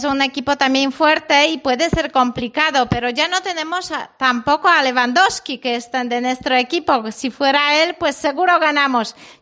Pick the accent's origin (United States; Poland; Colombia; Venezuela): Poland; Spanish is a second language; moved away as an adult; Yo salí de Polonia para buscar mejor trabajo y sobre todo poder mejorar la situación familiar y económica.